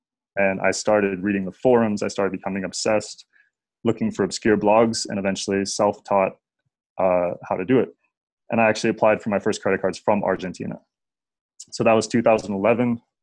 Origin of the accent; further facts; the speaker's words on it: Nebraska, United States; I grew up in Nebraska. My dad and my parents had always traveled.